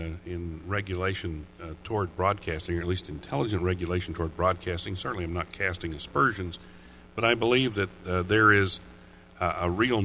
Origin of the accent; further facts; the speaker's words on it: Tennessee, United States; Senator Bill Frist of Tennessee, my home state.